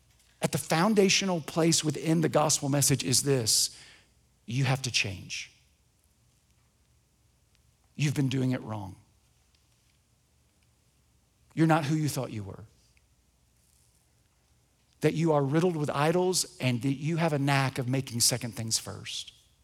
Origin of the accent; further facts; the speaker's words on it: Huntsville, Alabama, United States; I grew up in Huntsville.